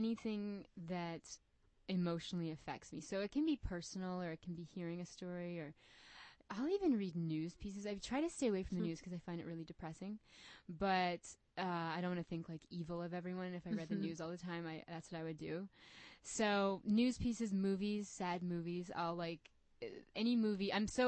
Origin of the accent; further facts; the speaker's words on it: Nova Scotia, Canada; also born or lived in New York, United States; I grew up in Nova Scotia, Canada, which is far east above Maine, and I was born upstate New York. A little, like, not totally upstate New York, like an hour outside of New York City.